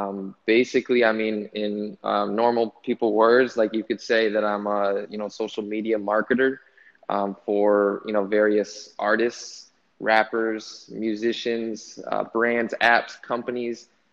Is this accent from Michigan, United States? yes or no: yes; Durand, Michigan, United States; So I grew up near just about 10 miles away from Flint, Michigan. So a small town, it's called Durand.